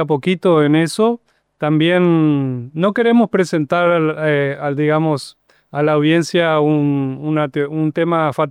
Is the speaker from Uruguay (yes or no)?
yes; Montevideo, Uruguay; moved away as an adult; now in Paraguay; soy uruguayo de Montevideo y allá por el 2002 vine a hacer un voluntariado, a trabajar en Coronel Oviedo con niños trabajadores de la calle, un voluntariado y ahí encontré para mi media naranja paraguaya y una preciosa mujer paraguaya con quien estoy casado ya más de 20 años.